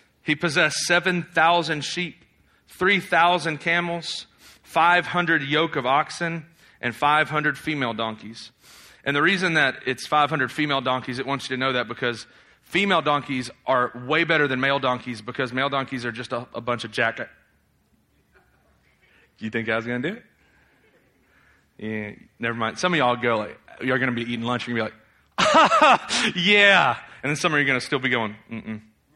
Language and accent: English; Tennessee, United States; I don't say us like a theologian. Forget that. I'm from Tennessee. It's is.